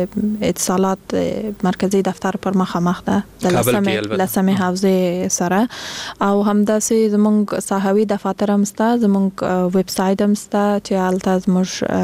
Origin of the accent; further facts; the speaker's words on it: Kandahar, Afghanistan; زه خپل د کندهار د ولایت یم